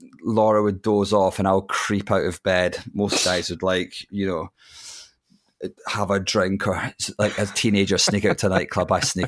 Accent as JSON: {"language": "English", "region": "Scotland", "country": "United Kingdom", "said": "Yeah, it still absolutely guts me as a Scotsman that David Seaman England shirt is still probably one of the greatest football shirts ever created."}